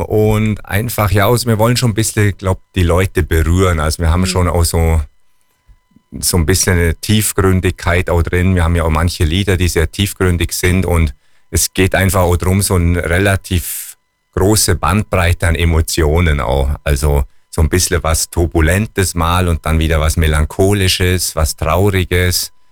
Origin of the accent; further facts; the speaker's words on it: Bavaria, Germany; accent: Hindelang dialect; first language Hindelang dialect; ich fühle mich einfach in dieser Hindelanger Dialekt, das ist meine Muttersprache, da spreche ich auch im Alltag